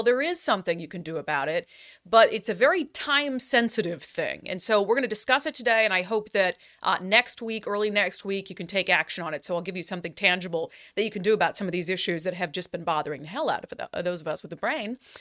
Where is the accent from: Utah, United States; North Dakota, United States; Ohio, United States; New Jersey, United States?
North Dakota, United States; Fargo; I grew up in one of the coldest places in America. I grew up outside Fargo, North Dakota.